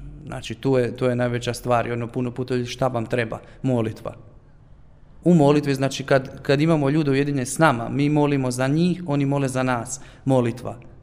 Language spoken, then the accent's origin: Croatian; Croatia; kad mi pitaju odakle si, ja kažem ja znam Hrvat.